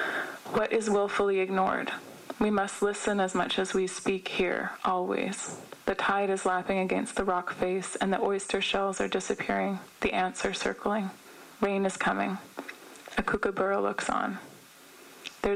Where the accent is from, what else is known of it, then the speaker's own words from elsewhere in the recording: Kuriangi Station, New South Wales, Australia; I am in Kamaragal country, and with all due respect, this is not my country. We are from Kuriangi Station, Rocky Creek, not far from Myall Creek